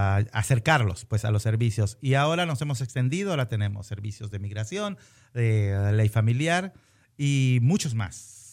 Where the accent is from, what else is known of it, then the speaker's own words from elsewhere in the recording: Mexico; los mexicanos, entre el grupo de los latinos, somos los que tenemos el más alto riesgo de desarrollar diabetes